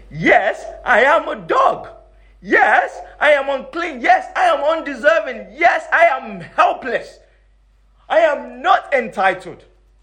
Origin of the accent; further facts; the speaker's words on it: Nigeria; As in growing up in Nigeria, see, I understand this firsthand.